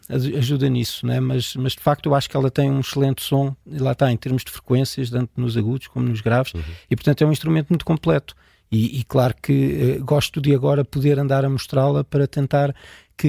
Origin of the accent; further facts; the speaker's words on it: Lisbon, Portugal; Eu sou de Lisboa.